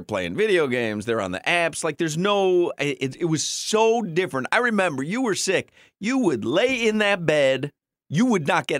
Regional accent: Chicago, Illinois, United States; It used to be, you know, I guess Johnny Carson, I grew up in Chicago, so Johnny Carson came on at 10:30.

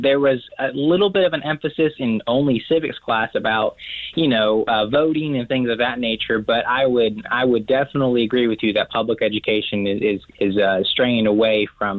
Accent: the South, United States; Well, I grew up in the South, man. A little bit of Southern charm.

